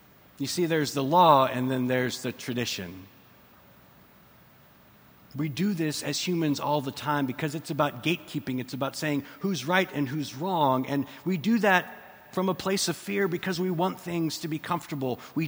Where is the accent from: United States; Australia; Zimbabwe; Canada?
United States; Texas; I come from Texas.